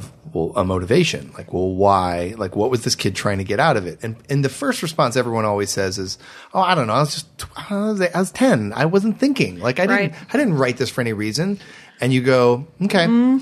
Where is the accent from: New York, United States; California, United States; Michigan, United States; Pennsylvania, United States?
Michigan, United States; I'm from Michigan.